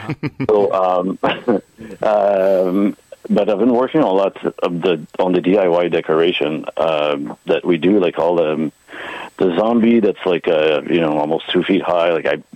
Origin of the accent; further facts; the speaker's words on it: Quebec, Canada; because we're from Quebec, and it's harder to get subventions in general, if you don't sing in French